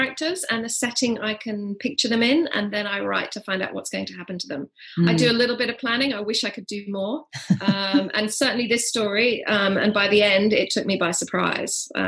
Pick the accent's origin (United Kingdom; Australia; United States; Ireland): United Kingdom; England; The town I grew up in England dates back to about the 12th century